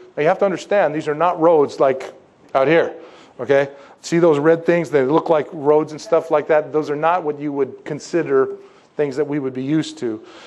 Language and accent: English; United States; as an American and as an American pastor, I have a tendency to think that everything needs to be written down